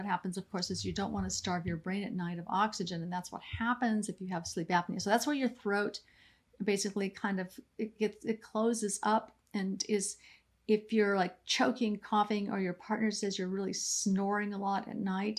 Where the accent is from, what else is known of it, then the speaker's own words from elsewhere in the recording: California, United States; We did our training and stuff together, and she was from Albuquerque and I'm from the Bay Area, and we flew together.